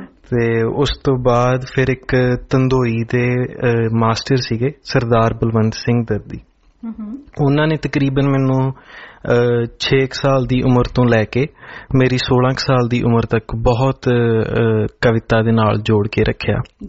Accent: Batala, Punjab, India; born there; ਫਿਰ ਜਿਸ ਹਸਪਤਾਲ ਵਿੱਚ ਮੇਰਾ ਜਨਮ ਹੋਇਆ ਬਟਾਲੇ

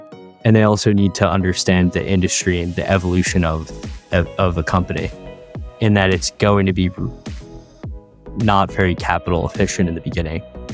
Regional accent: New York, United States; So I'm from New York, Westchester, like about an hour north of the city. Italian American family, third generation. I'm 29 now.

